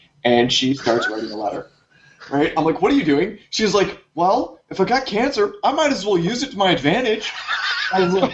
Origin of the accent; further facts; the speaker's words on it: Canada; Yeah. Duh. We're Canadian.